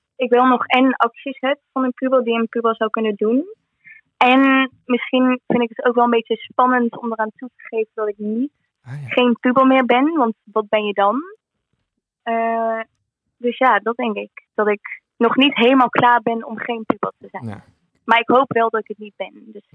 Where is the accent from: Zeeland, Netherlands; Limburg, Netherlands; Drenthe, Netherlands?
Limburg, Netherlands; Maastricht; Ik ben 18 jaar oud en ik kom uit Maastricht. En momenteel zit ik ook in mijn tussenjaar en ben ik in Portugal.